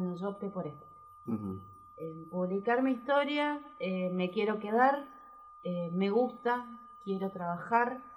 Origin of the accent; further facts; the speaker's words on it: Chaco, Argentina; los estudios incompletos de terciario los tengo en San Fernando Rey de Resistencia. Yo en realidad soy chaqueña.